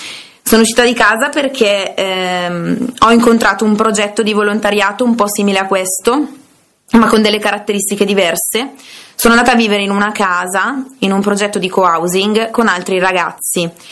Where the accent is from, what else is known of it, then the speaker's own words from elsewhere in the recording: Brembate di Sopra, Lombardy, Italy; now in Bonate Sotto, Italy; io sono originaria di Brembate di Sopra, ma da un anno vivo a Bonate Sotto.